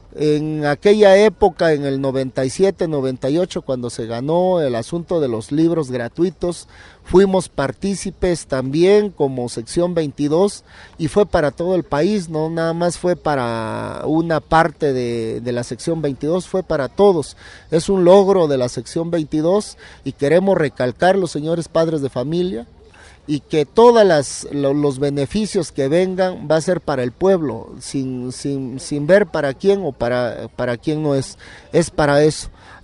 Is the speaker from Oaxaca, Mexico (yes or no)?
yes; Oaxaca, Mexico; participamos como maestro oaxaqueño